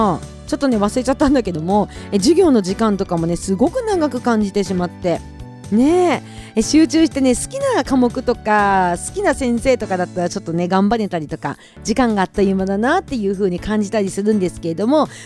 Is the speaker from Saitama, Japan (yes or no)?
no; Kushiro, Hokkaido, Japan; 私の地元の釧路も最近で20度あったっていう話も聞きましたし